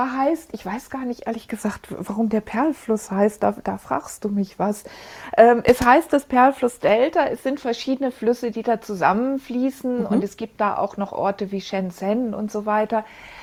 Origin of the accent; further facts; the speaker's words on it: Bremen, Germany; Ich komme ja ursprünglich aus Bremen